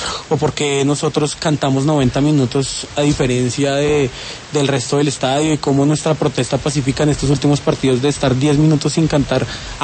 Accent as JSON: {"language": "Spanish", "region": "Bogotá", "country": "Colombia", "said": "somos rolos bogotanos al 100%"}